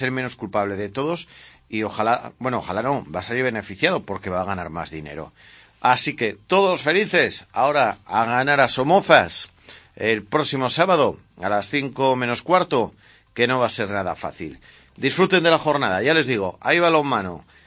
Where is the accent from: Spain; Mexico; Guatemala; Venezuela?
Spain; somos españoles